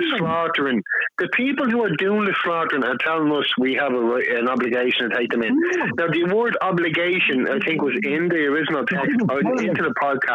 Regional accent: Ireland; So me as an Irishman and my country, why are we obligated to take people in from the other side of the world

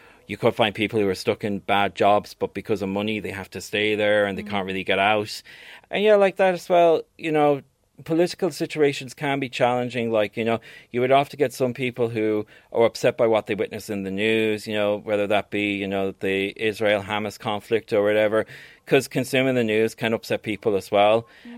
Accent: Connacht, Ireland; I'm actually originally from County Galway

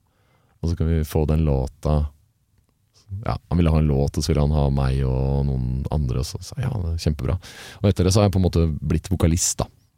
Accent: Oslo, Norway; Jeg vokste opp på Oslos vestkant Like ved unnarennet på Hoppbakken I et svært hus som var familiens

